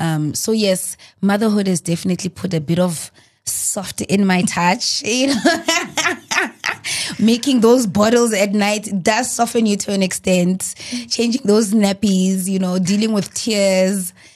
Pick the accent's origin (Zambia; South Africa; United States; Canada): South Africa; No, but I am South African.